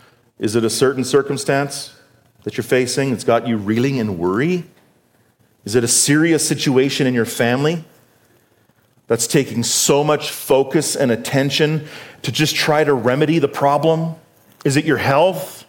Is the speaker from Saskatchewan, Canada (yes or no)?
no; British Columbia, Canada; we were up on Williston Lake, which is near my hometown in northern BC